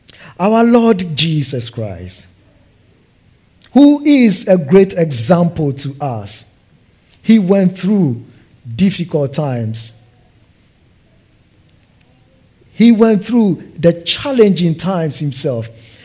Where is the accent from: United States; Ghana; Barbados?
Ghana; I am Ghanaian.